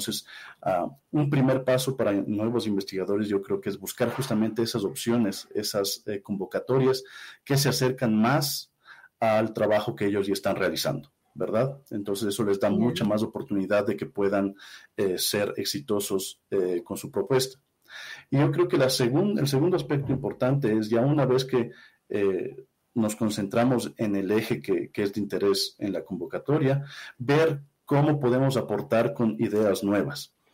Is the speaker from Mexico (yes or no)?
no; Ecuador; Yo soy ecuatoriano, yo estudié aquí la secundaria, luego salí a hacer mis estudios universitarios en Europa